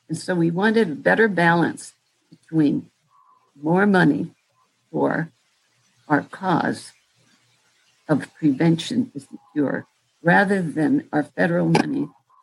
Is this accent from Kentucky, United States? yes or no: no; Akron, Ohio, United States; also born or lived in Cleveland; First group was a group of five Greek Orthodox Christian churches in Cleveland and Akron, my hometown and my place of birth.